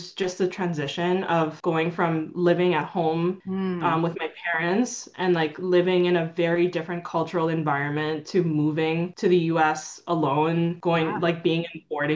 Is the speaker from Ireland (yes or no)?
no; Bahamas; now in United States; I'm from the Bahamas, and playing in the Bahamas was very different from playing in the US.